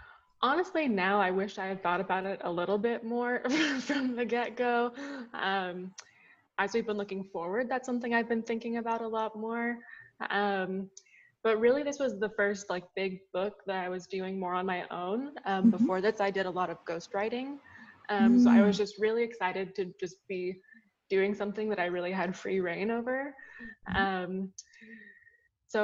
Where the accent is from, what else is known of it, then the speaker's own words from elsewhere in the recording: California, United States; I mean, I'm not from the Midwest. I grew up in California, but still from a very small community.